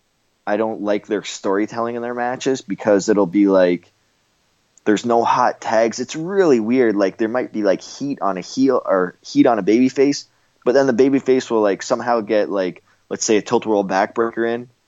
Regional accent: Canada; now in United States; me being Canadian, having a Canadian flag, they don't say, go back to your country where you came from.

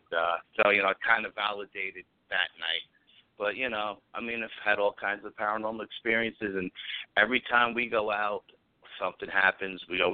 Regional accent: New York, United States; I don't know if just be growing up in New York, you know what I mean, my mindset as a New York guy

